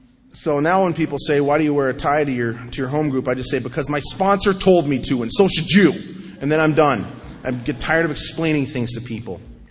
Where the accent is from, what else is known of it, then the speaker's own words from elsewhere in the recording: North Dakota, United States; I'm from North Dakota.